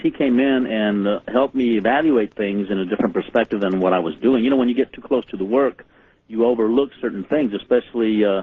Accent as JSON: {"language": "English", "town": "Roswell", "region": "New Mexico", "country": "United States", "tie": "born or raised there", "said": "I grew up in New Mexico and grew up in Roswell, and I went back home to see my mom after the Northridge earthquake occurred here."}